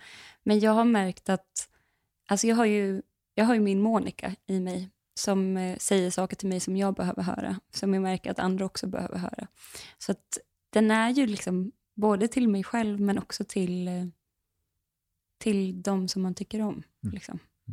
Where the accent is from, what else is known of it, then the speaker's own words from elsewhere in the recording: Dalarna County, Sweden; jag kommer ju från Dalarna. Och jag brukar väl beskriva det som att... Alltså jag har inte bott hemma i Dalarna på 10 år typ. Men det är som att mina rötter sitter fast där.